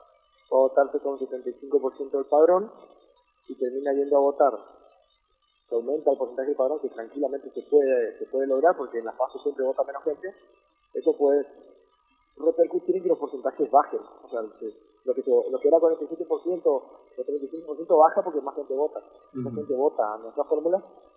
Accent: Argentina

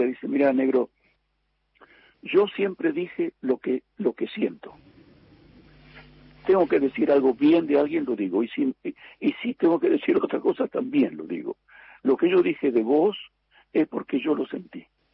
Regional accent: Buenos Aires, Argentina; born there; y de mamá correntina. Mi papá y mi mamá hablaban guaraní. Yo no hablé guaraní, yo nací en Buenos Aires, pero yo soy correntino de sangre.

